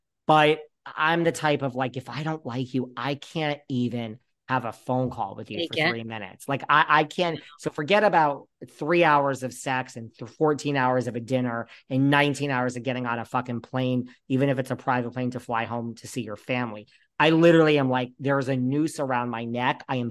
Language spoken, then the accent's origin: English; New York, United States; This isn't, I'm from New York. We don't have to do the LA thing.